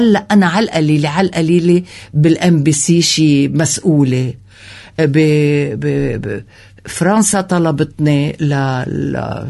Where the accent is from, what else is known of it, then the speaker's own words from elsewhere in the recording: Beirut, Beirut Governorate, Lebanon; انا بنت بيروت بنت المصيطبه جاره صائب سلام جاره الاشرفيه انا فخوره ببلدي